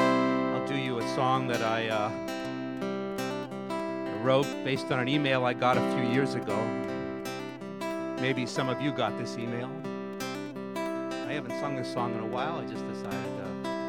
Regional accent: Arlington, United States; I'm from Arlington

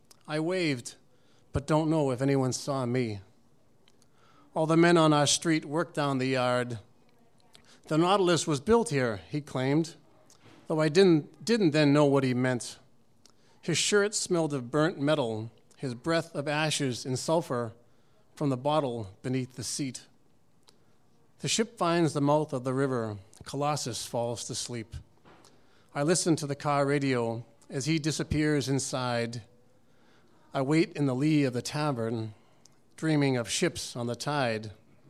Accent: Quincy, Massachusetts, United States; I'm from Quincy Point, and I don't know if you're familiar with Quincy Point, but there was a shipyard down there, General Dynamics, and then it used to be Bethlehem Steel. So we grew up in the neighborhood next

